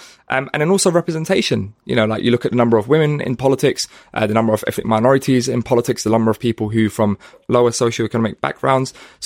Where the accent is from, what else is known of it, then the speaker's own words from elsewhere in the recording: Hackney, London, United Kingdom; when I was in university and where I grew up in Hackney